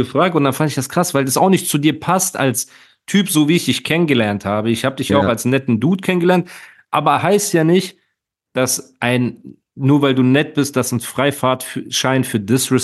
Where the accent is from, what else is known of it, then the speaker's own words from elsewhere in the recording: Heidelberg, Baden-Württemberg, Germany; Ich komme aus Heidelberg.